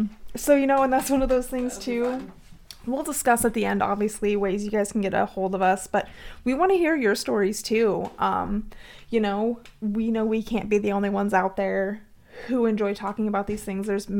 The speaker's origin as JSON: {"language": "English", "town": "Hastings", "region": "Nebraska", "country": "United States", "tie": "born or raised there", "said": "Hastings, Nebraska has a Bigfoot Museum, which I grew up near Hastings."}